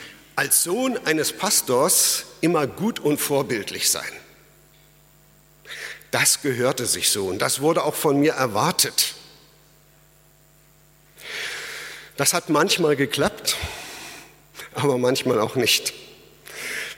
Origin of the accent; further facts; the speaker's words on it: East Germany, Germany; Ich komme ja aus der DDR.